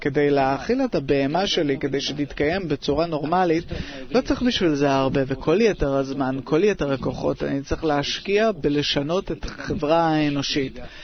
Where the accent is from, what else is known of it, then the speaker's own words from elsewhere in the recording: Belarus; מבלרוסיה.